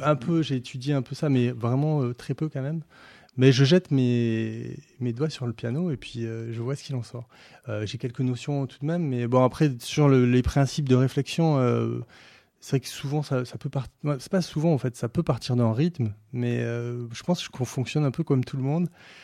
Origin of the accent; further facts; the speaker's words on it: Montpellier, Occitanie, France; je jouais à Montpellier, je suis de Montpellier, du coup.